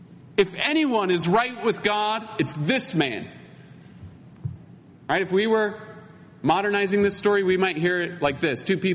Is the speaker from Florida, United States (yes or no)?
no; Utah, United States; I grew up in Utah, but when I moved back, I was shocked